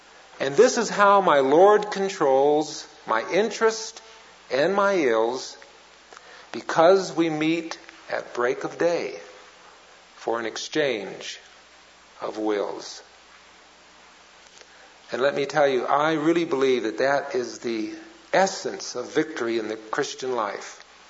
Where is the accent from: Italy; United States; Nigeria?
United States; Colorado; because, of course, we're from Colorado and we were cheering for Air Force.